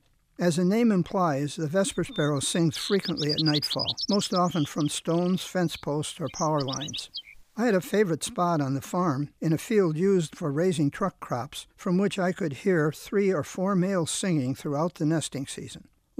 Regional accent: Albion, United States; During the 1930s, when I first became interested in nature, my hometown, Albion, was really an agricultural community.

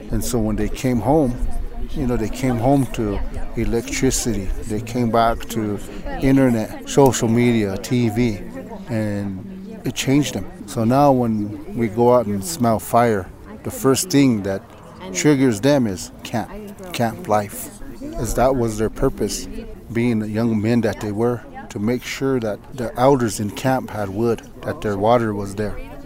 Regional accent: South Dakota, United States; I'm from the Pine Ridge Indian Reservation. I'm an Oglala Lakota.

